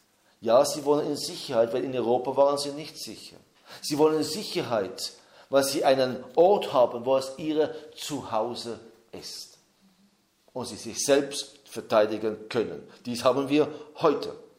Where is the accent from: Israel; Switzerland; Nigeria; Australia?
Israel; Haifa, Haifa District; German is a second language; bis nach Haifa gekommen, das ist da, wo ich aufgewachsen bin